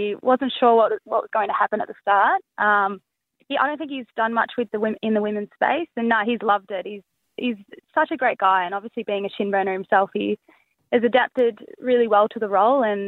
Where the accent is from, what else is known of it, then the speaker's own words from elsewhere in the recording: Ballarat, Victoria, Australia; Yeah, that slipped out. But yes, I my whole family's from Ballarat, so in Ballarat.